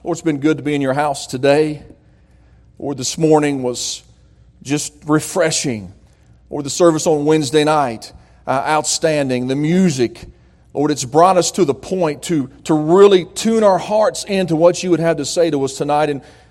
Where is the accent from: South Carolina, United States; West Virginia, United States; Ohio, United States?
West Virginia, United States; I'm from West Virginia. I can't pronounce half of them, so I'm going to leave them to you.